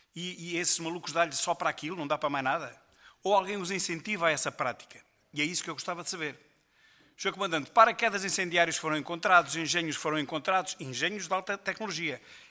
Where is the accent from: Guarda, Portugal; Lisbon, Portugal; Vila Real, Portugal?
Guarda, Portugal; Seia; eu sou de Ceia